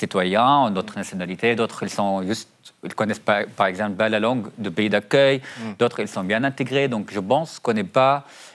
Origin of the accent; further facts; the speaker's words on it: Syria; now in France; je suis arrivé en France en 2012. Ça fait 12 ans que je suis français, je suis citoyen français. Quand je vais revenir en Syrie, là, j'attends seulement l'ouverture des aéroports en Syrie pour rentrer voir ma mère